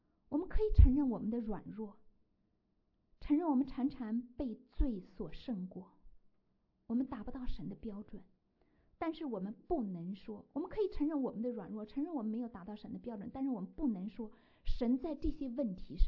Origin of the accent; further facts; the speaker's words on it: China; 我们中国人，中国来的人，大陆来的人